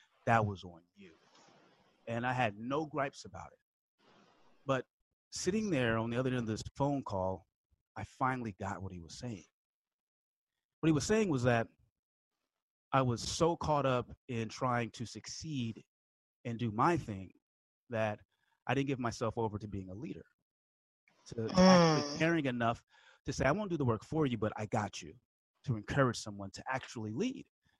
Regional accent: Oakland, California, United States; I grew up in Oakland, California, as you mentioned, and you know, that's the Bay Area, California. And I grew up during the height of the crack epidemic.

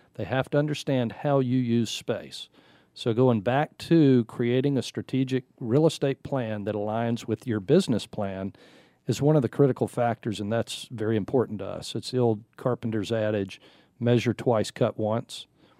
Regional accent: Atlanta, Georgia, United States; I'm originally from Atlanta. I've seen Atlanta grow quite a bit since I've been here.

